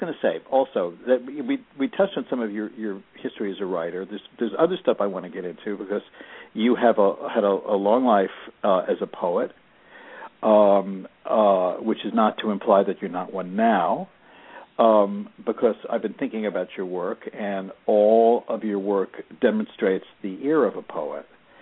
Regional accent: Port Washington, New York, United States; But that part of Long Island was the North Shore. Winnie grew up in Roslyn. I grew up in Port Washington

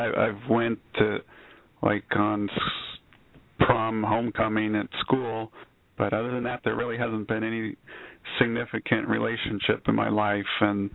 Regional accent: Bible Belt, United States; I grew up in the Bible Belt and really familiar with the church. I spent 18 years pretty immersed, the son of a preacher.

